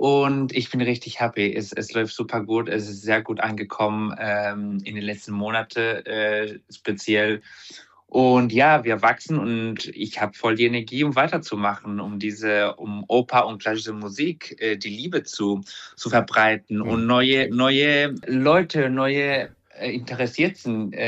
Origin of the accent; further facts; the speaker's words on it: Mexico City, Mexico; moved away as an adult; also born or lived in Málaga, Spain; now in Germany; ich komme ursprünglich aus Mexiko. Mein Vater ist Deutscher, meine Mutter ist Mexikanerin. Mhm. Ich bin in Mexiko geboren und aufgewachsen, in Mexiko-Stadt. Und ich habe 18 Jahre dort gelebt.